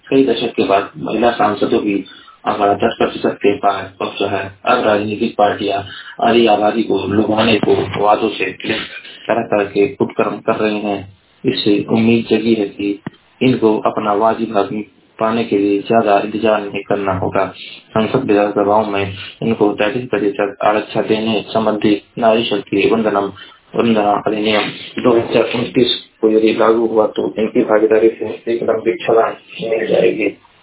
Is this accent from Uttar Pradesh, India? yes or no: yes; Maharajganj, Uttar Pradesh, India; मैं जिला महाराजगंज का निवासी हूँ।